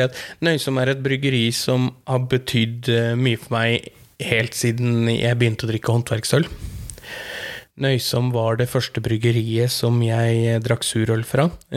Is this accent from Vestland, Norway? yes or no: no; Akershus, Norway; now in Oslo, Norway; Men jeg vil alltid føle meg som om jeg kommer fra Romerike.